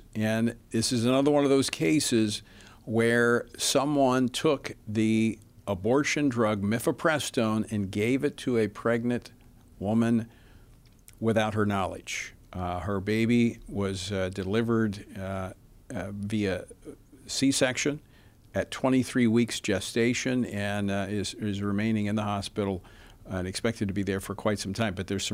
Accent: Louisiana, United States; So the twist in this particular case out of Cairn Crow, Louisiana, which is back in my home state of Louisiana

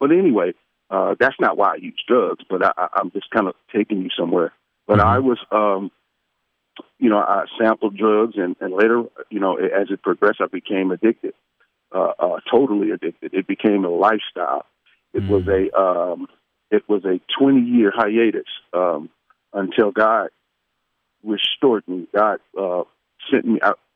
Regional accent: Houston, Texas, United States; I'm 54 years old. I grew up in Houston, Texas. I'm a son of a minister.

